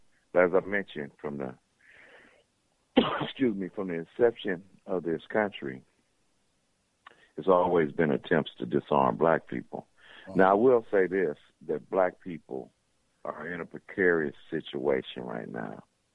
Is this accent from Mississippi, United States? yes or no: no; Compton, California, United States; I grew up in Compton, California. I'm 60 years old. 1972, I graduated from high school.